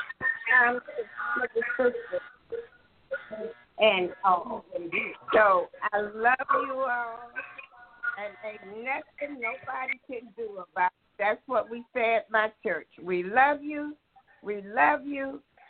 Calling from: Madison, Alabama, United States; from Madison, Alabama, wishing all of my family a happy Easter.

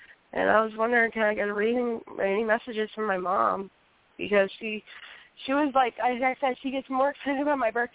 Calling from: Hinton, West Virginia, United States; Yes, I'm calling from Hinton, West Virginia.

